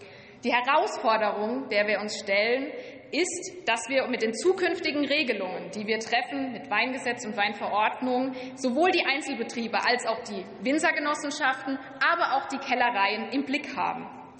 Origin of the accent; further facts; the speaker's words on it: Niederkirchen, Rhineland-Palatinate, Germany; ich bin ein Pfalzkind. Aufgewachsen in Niederkirchen, einem Weindorf bei Deidesheim und Forst, an der Deutschen Weinstraße, im zweitgrößten Anbaugebiet Deutschlands, der Pfalz.